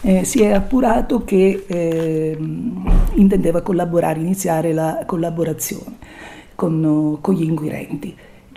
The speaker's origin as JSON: {"language": "Italian", "region": "Calabria", "country": "Italy", "said": "da calabrese testarda"}